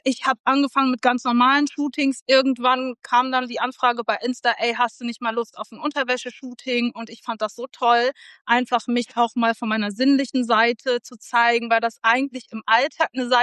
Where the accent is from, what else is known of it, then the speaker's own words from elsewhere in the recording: North Rhine-Westphalia, Germany; ich komme aus NRW.